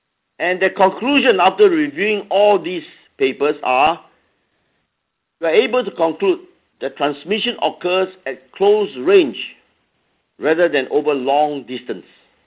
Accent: Hong Kong; and I'm from Hong Kong.

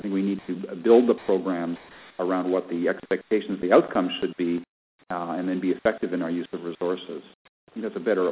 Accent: Canada; I participated, and as a Canadian representative, to have a Delphi kind of process to come up with a number that felt right.

